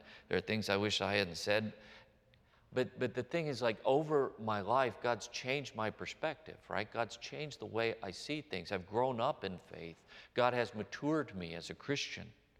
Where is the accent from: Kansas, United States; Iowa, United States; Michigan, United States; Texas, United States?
Texas, United States; where I grew up in Texas, the soil is clay.